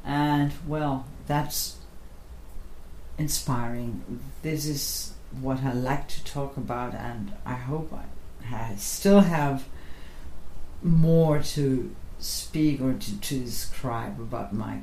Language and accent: English; Argentina; Argentina is my home country, so I reflected this landscape, this history, or part of it.